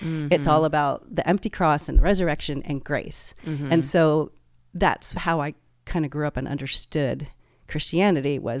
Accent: Springfield, Virginia, United States; I grew up in Springfield

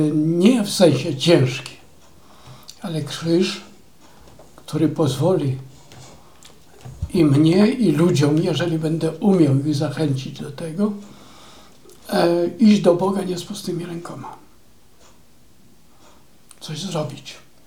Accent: Czyże, Podlaskie Voivodeship, Poland; Dlatego, że na pewno ja w Czyżach się wychowałem, usługiwałem.

